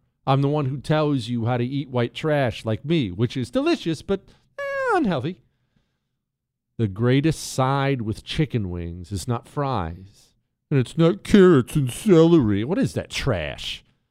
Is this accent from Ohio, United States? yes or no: yes; Ohio, United States; one of my close relatives is a hardcore Bengals fan because, you know, I grew up in Ohio.